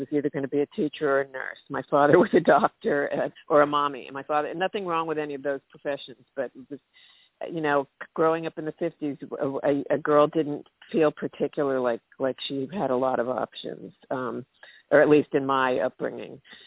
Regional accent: New York, United States; Okay, I'm a girl from New York, went to college in New England, liberal arts

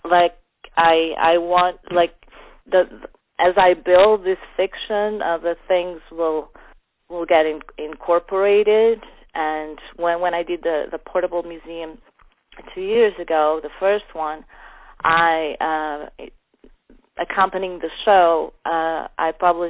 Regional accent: Lisbon, Portugal; moved away as an adult; also born or lived in New York; Well, I grew up in Lisbon, and I went to New York, after college, some years after college, and I lived there for 15 years

